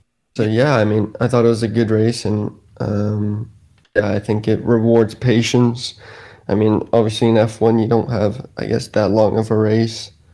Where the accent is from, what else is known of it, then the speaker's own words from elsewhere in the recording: United States; But I've always wanted to race in America as well. So yeah, it'd be cool to end my career in my home country as well.